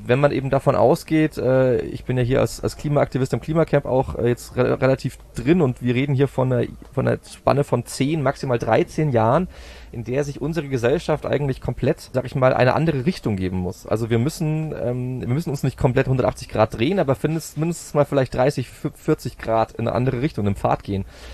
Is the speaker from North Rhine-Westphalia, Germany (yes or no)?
no; Berching, Bavaria, Germany; also born or lived in Dresden; Ich bin in Dresden geboren, kurz vor der Wende mit meiner Familie Ausreiseantrag gewilligt bekommen und nach Neumarkt in der Oberpfalz gezogen oder daneben nach Berching.